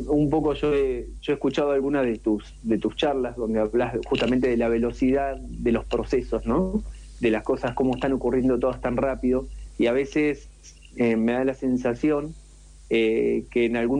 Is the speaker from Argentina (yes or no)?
yes; Tandil, Buenos Aires Province, Argentina; now in Chilecito, Argentina; Yo cuando me vine a vivir en el 2014 acá a Chilecito, yo soy originalmente de Tandil y estudié en la Universidad Pública en Tandil y pude hacer después mi doctorado en La Plata, con beca de CONICET.